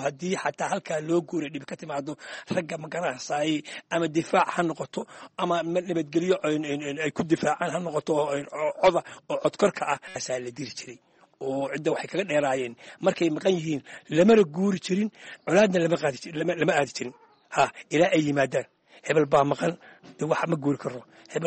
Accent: Buuhoodle, Togdheer, Somalia; waxaan ku dhashay magaalada buuxooda weli khaasanta wuluwul baan ku dhashay halkaasaan kusoo barbaaray

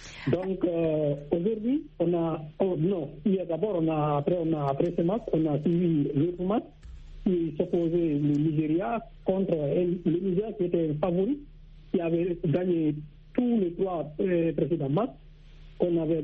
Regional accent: Guinea; de la Guinée-Conakry, qui est mon pays natal.

